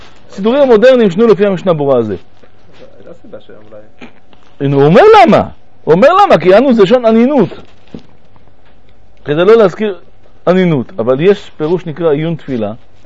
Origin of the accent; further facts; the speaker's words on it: France; בתור ילד שגדל בצרפת